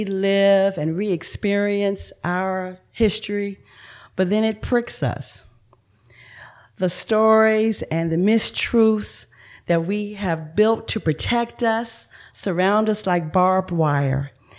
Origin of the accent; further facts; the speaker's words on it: Richmond, Virginia, United States; now in Maryland, United States; Wade actually, I hail from Richmond, Virginia.